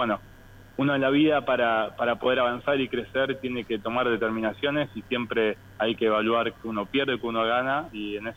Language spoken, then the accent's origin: Spanish; Rosario, Santa Fe, Argentina; born there; se dio la oportunidad de estar en mi ciudad. Yo nací acá en Rosario y trabajar en la comunidad en la cual siempre crecí.